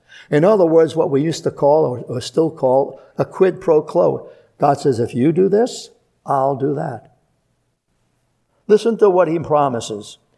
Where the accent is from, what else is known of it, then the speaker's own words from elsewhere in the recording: Brooklyn, New York, United States; In growing up in Brooklyn, you could be on your street, 22nd Street, where I was where I grew up.